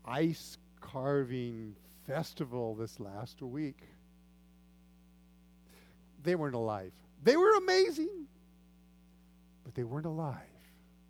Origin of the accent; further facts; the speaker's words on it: Pasadena, California, United States; I grew up in Pasadena, about 4 blocks from Colorado Boulevard.